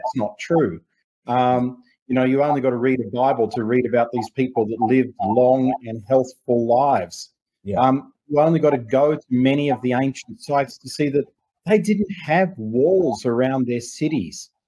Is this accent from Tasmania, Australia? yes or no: no; Melbourne, Victoria, Australia; born there; moved away; I was born in Melbourne, Australia. I haven't lived in Australia for most of my life.